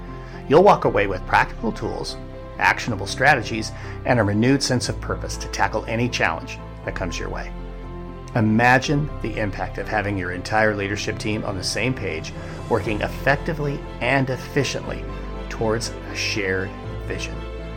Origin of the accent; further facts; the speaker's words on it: Wyoming, United States; In the state of Wyoming, my home state, having a conversation with an HR director at a district I worked at recently in Wyoming